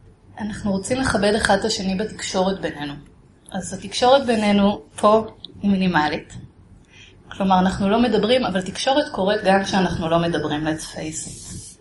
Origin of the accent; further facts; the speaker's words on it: Tel Aviv, Tel Aviv District, Israel; ככה גדלתי בתל אביב, והגעתי לריטריט